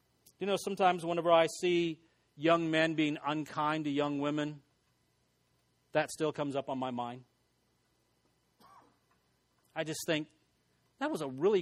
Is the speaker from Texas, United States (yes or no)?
yes; El Paso, Texas, United States; And I grew up in El Paso, Texas.